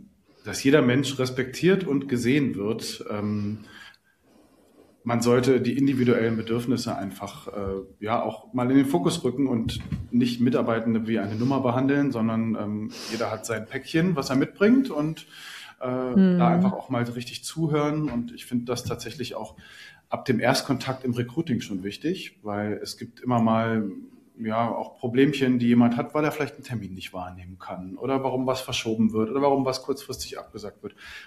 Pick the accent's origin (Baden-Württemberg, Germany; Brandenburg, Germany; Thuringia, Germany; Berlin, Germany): Berlin, Germany; ich komme aus Berlin